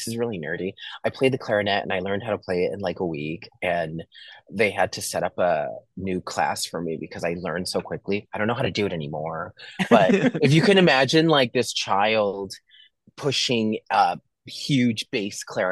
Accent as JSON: {"language": "English", "region": "California", "country": "United States", "tie": "born or raised there", "also_born_or_lived": "Boston", "said": "Yeah, no, I was born in Boston, but I was raised in California, and then we moved back to Boston. So it's based, I'm like both coasts, but I identify more as an East Coaster"}